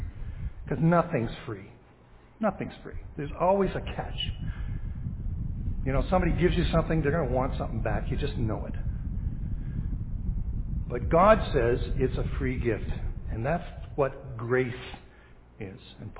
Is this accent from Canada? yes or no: yes; Canada; born there; The fact that we've been born in this country means that because we're Canadian citizens, we have the right, and it is a right, and it's declared as such.